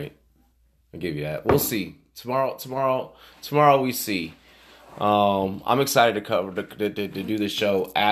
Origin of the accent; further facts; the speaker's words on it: Virginia, United States; I'm keeping it Southern. I'm from Virginia.